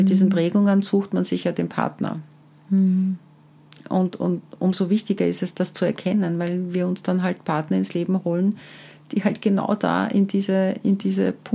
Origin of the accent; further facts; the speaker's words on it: Vienna, Austria; Ich komme aus dem 10. Bezirk.